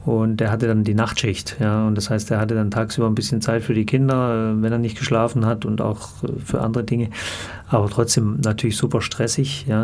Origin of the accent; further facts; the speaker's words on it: Böblingen, Baden-Württemberg, Germany; accent: Swabian; also born or lived in Sindelfingen; ich bin in Sindelfingen im Krankenhaus geboren, bin in Böblingen aufgewachsen, also gar nicht so weit weg von Bietigheim hier. Und ja, also man hört es, wenn ich mit Schwaben rede, merkt man sofort, weil dann rutsche ich so noch stärker ins Schwäbische. Mhm. Aber ja, ich bin Schwabe